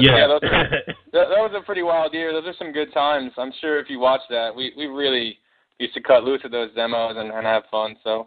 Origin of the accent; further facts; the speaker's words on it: Doylestown, Pennsylvania, United States; I'm from Doylestown, Pennsylvania, and I was, you know, going to school in Philly and stuff